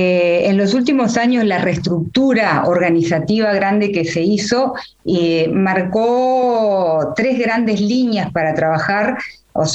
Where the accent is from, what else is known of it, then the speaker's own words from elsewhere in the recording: Uruguay; es un plan que nos enorgullece como uruguayos